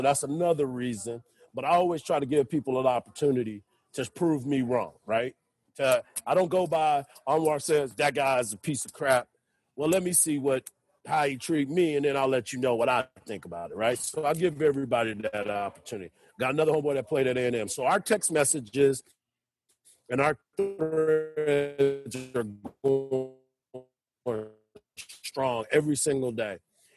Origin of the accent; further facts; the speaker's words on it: Killeen, Texas, United States; I've got friends that are from Killeen. I'm born and raised in Killeen, Texas.